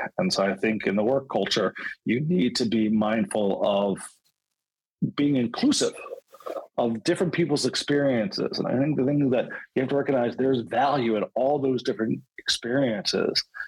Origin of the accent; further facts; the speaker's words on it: Philadelphia, Pennsylvania, United States; I think it was a different cities because I'm from Philly.